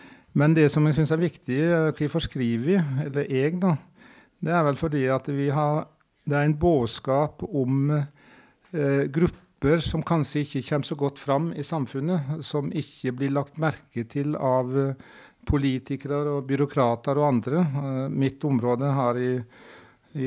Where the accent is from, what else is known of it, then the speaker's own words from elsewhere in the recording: Vinje, Telemark, Norway; Men jeg har en sterk leseropplevelse fra oppveksten i Vinje.